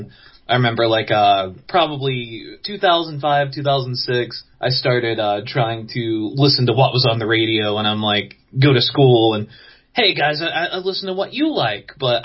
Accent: Chatsworth, Georgia, United States; I grew up in Chatsworth, Georgia.

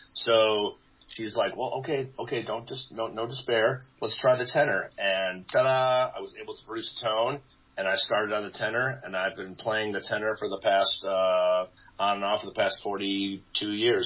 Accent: Illinois, United States; I did a Battle of the Bands competition for the town that I grew up in outside Chicago.

